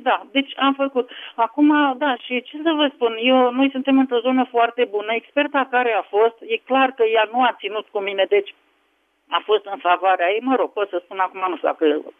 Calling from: Bucharest, Romania; Da, sunt din București și eu am mai vorbit cu dumneavoastră.

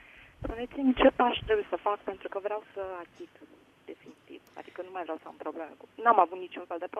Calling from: Canada; Eu sunt din Canada

